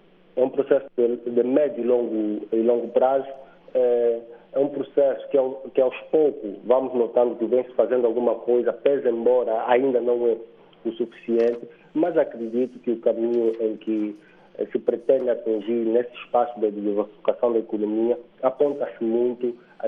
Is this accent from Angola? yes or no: yes; Angola; mesmo sendo angolano